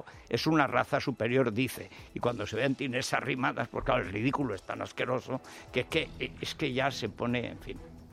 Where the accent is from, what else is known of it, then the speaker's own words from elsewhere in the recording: Spain; Porque somos españoles. Que no hemos venido aquí de cualquier sitio.